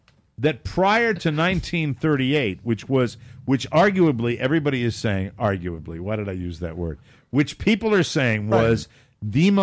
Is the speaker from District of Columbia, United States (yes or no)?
no; Connecticut, United States; But when they're talking about the shoreline of my home state, where I grew up, I just... I can't imagine what we're going to be looking